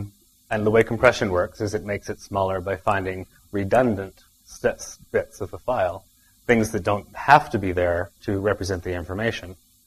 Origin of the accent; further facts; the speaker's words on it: Vancouver, British Columbia, Canada; I come from Vancouver on the western edge of Canada